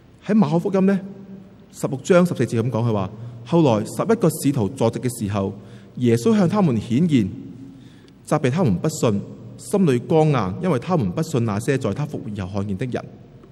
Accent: Taiwan; 我在我小时候在台湾读书的时候呢

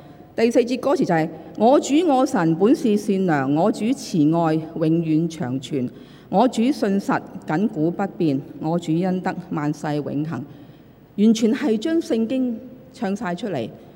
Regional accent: China; 好像我們中國人的一些詩詞那樣，令到人呢很容易呢記得。

